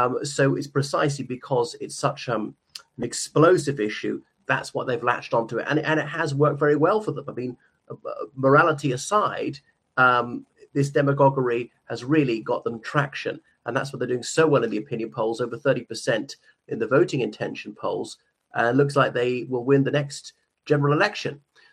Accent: Ireland; from Ireland.

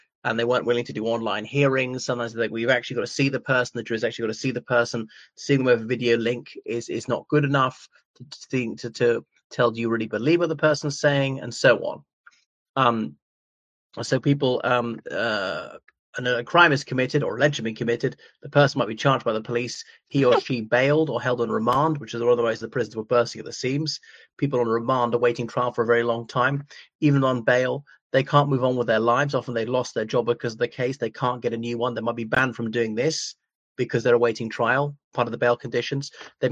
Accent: Ireland; from Ireland.

